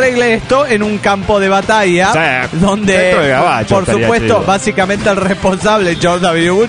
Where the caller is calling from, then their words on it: Argentina; de Argentina!